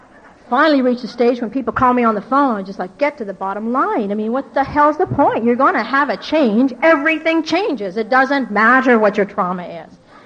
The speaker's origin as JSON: {"language": "English", "country": "Ireland", "said": "Now, I'm Irish. I embellish."}